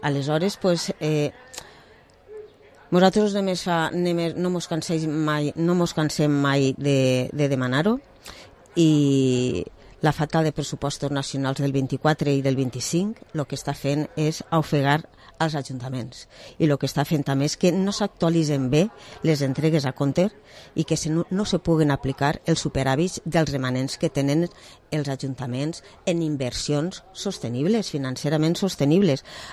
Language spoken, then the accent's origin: Catalan; Vila-real, Valencian Community, Spain; i com jo soc de Villarreal